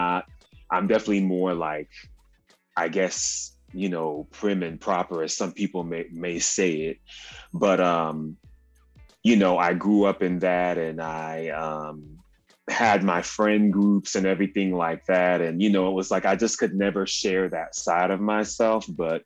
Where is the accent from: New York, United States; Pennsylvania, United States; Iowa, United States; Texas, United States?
Texas, United States; Houston; both of my parents are from Nigeria, of course, and I was born in America, been back to Nigeria 4 times.